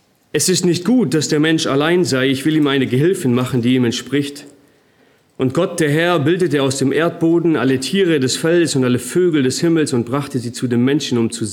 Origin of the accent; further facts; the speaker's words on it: Germany; Und wir als Deutsche, wir lieben